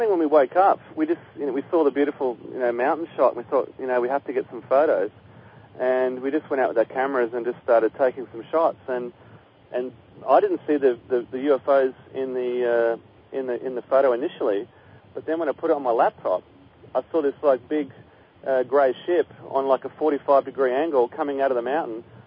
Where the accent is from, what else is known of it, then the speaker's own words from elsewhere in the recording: Australia; now in Hong Kong; I'm originally from Australia, but I actually live in Hong Kong these days.